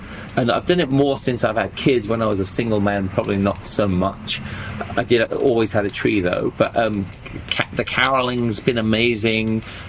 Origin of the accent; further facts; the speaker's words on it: England, United Kingdom; When we grew up in England, we never had, because we lived in a terraced house block outside